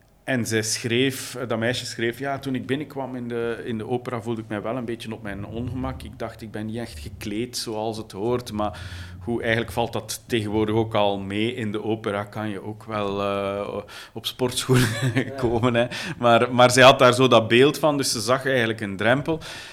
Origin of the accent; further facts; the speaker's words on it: Flanders, Belgium; Daar is bij ons in Vlaanderen zijn we daar toch altijd, of toch al de laatste decennia, echt wel voorop. Altijd pionier geweest.